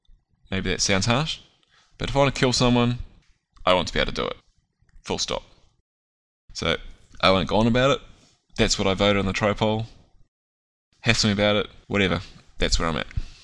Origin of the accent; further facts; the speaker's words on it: New Zealand; I've always been proud of being a New Zealander. Mum's English, but you know, I live in New Zealand, I'm really proud